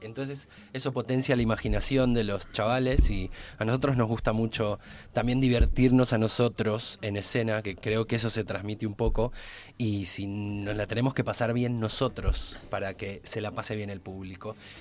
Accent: Buenos Aires, Argentina; born there; Y dulce de leche, porque nací en Buenos Aires.

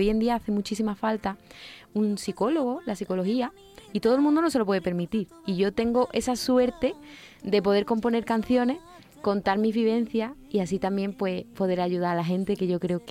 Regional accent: Andalusia, Spain; Yo soy andaluza.

